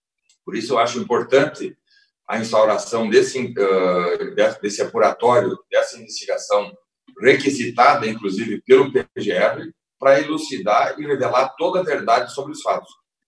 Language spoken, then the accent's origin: Portuguese; Rio Grande do Sul, Brazil; lá no meu estado do Rio Grande do Sul